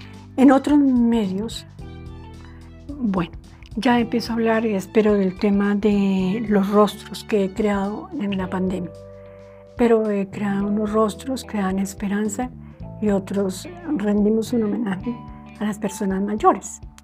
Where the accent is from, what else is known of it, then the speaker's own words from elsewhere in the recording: Colombia; surgen a raíz de unas estadísticas que presentan en mi país acerca de los suicidios ocurridos en Colombia.